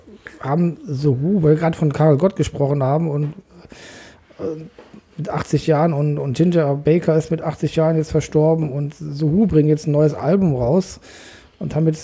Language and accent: German; West Germany, Germany; Das interessiert mich als Wessi sehr, um euer Leben besser verstehen zu können.